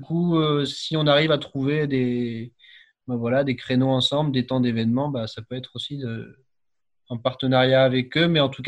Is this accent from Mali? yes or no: no; Brest, Brittany, France; Comme je suis de Brest au départ, j'ai fait aussi des événements voilà, en Bretagne